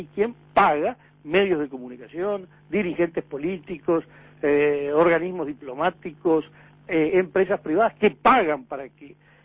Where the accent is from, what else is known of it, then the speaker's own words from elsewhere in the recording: Uruguay; somos los uruguayos.